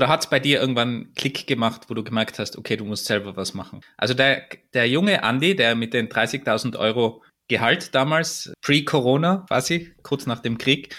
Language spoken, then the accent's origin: German; Tyrol, Austria; Das ist für mich als Tiroler schwierig mit den Bs und Ps. Das ist bei uns alles dasselbe.